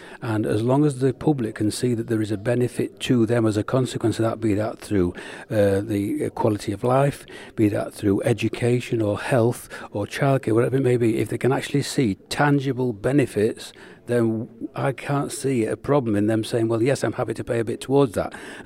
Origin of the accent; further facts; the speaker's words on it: Yorkshire and the Humber, United Kingdom; as a Yorkshireman